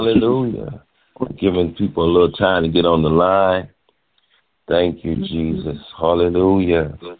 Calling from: Richmond Heights, Ohio, United States; I'm coming from Bedford Heights, Ohio. We are ministering. I'm sorry, baby. It's Richmond Heights, Ohio.

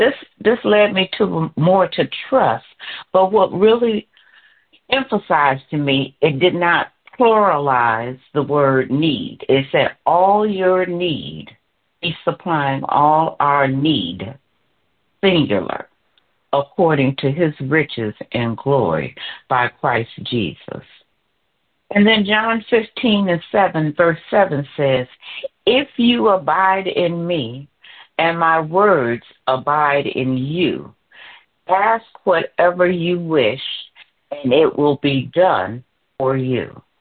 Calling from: Bedford Heights, Ohio, United States; I'm calling from Bedford Heights, Ohio.

